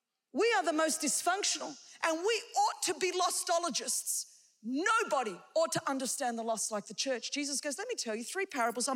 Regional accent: Australia; I come from Australia. We're obsessed with sheep.

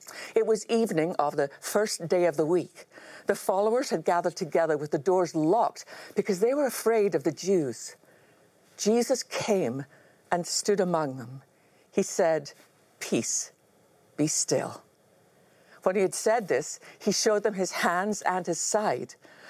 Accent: Scotland, United Kingdom; I remember as a child growing up in Scotland

